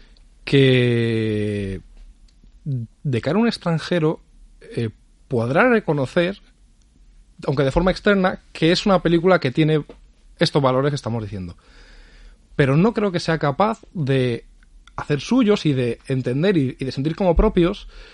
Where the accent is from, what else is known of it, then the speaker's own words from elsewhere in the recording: Spain; Nosotros, como, digamos, españoles de esta época